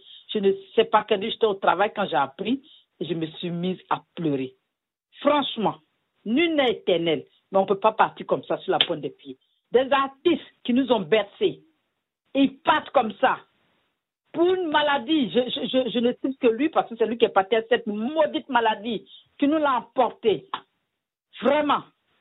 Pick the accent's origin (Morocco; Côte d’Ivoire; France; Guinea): Côte d’Ivoire; j'ai 58 ans bientôt, et le Makossa c'était notre musique, je suis ivoirienne.